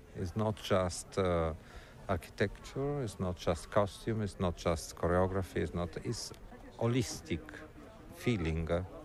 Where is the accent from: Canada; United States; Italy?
Italy; Trento, Trentino-Alto Adige; English is a second language; I'm from Trento. It's very close here.